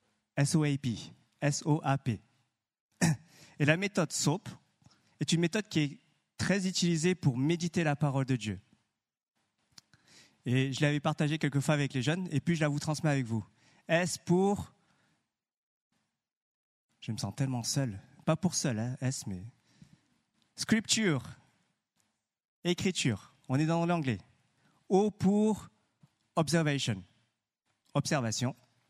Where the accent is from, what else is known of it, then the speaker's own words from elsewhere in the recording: Marseille, Provence-Alpes-Côte d'Azur, France; Comme je viens de Marseille